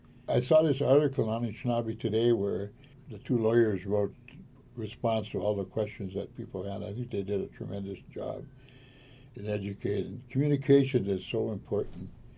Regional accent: Elba Lake, United States; Just like everybody else, this is my home. This is where I was born. I was born in Elba Lake.

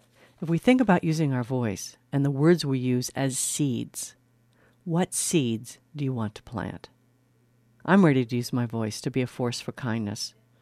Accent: East Coast, United States; moved away as an adult; now in Minnesota, United States; I grew up in the East Coast, so when I moved to Minnesota after college, I got a lot of feedback about my voice being a bit too strong for the Minnesotans.

